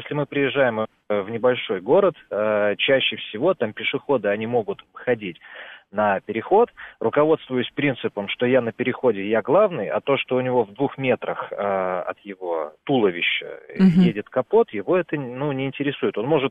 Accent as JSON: {"language": "Russian", "region": "Saint Petersburg", "country": "Russia", "said": "Сам петербуржец"}